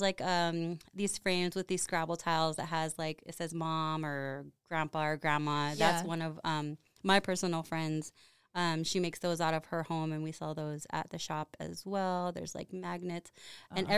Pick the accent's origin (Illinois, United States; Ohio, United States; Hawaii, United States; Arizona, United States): Hawaii, United States; Ewa Beach; And she's also from the same town that we're from in Eva Beach on Oahu.